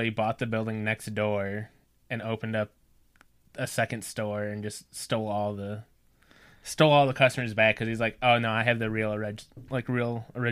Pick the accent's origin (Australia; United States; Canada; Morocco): United States; Illinois; We're from North Central Illinois. We like taco pizza.